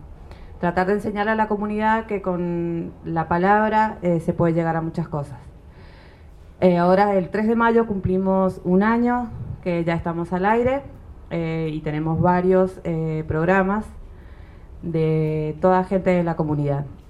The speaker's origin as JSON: {"language": "Spanish", "region": "Mendoza", "country": "Argentina", "said": "Buenas noches … aquí con mis compañeros Lautaro y Franco, somos de Mendoza"}